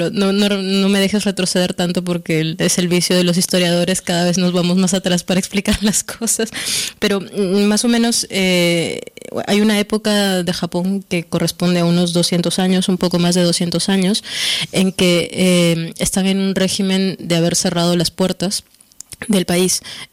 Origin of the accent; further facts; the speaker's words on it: Peru; born there; Yo soy de Perú, nacida en Perú, igual que mis padres. Lo único que mi padre es mitad peruano, mitad japonés. Del lado de su padre es japonés, del lado de su madre peruano.